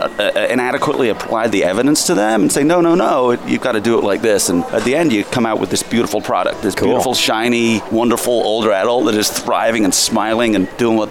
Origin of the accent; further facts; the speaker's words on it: England, United Kingdom; Growing up in England, my father was a big